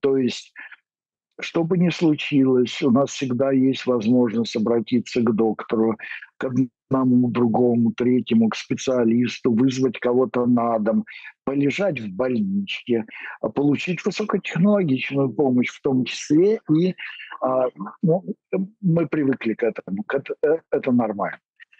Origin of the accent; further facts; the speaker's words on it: Kemerovo Oblast, Russia; А вот какая-нибудь, допустим, Томская условная область, вот там вот, вот там, или Кемеровская, откуда я родом, вот там вот лучше этого не делать